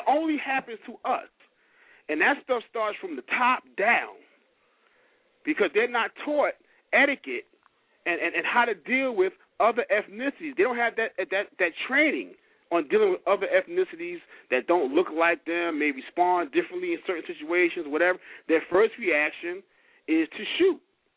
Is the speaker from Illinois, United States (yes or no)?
yes; Chicago, Illinois, United States; Well, I'm from Chicago originally